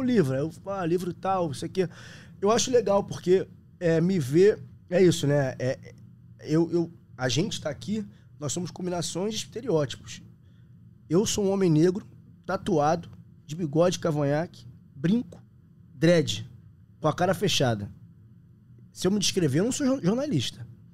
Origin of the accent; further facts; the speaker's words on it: Rio de Janeiro, Brazil; born there; E eu fui feito na Bahia, nasci no Rio. Eu nasci 31 de dezembro. Minha mãe veio pra cá dia 30 de dezembro, eu nasci aqui no Rio, porque a família tava aqui, enfim.